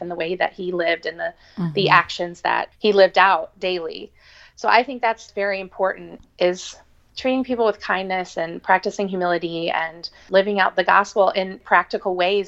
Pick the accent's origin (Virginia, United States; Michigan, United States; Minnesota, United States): Michigan, United States; that's where all our family is from. So we're all from Michigan.